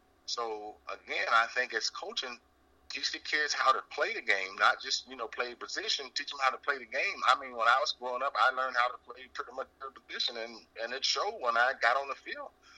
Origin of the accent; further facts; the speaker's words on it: Birmingham, Alabama, United States; I just hosted my 8th annual golf tournament in Birmingham, Alabama, my hometown